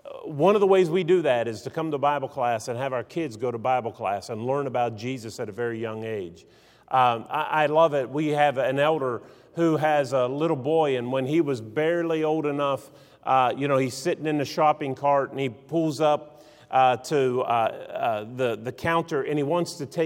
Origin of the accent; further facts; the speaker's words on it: West Virginia, United States; I grew up in West Virginia, but they give you this little booklet that you have to study.